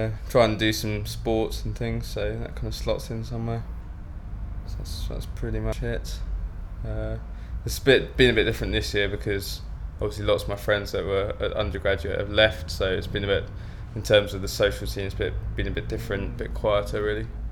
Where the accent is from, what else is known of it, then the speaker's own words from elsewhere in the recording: Redhill, South East England, United Kingdom; I'm 23, and I'm from Redhill in Surrey.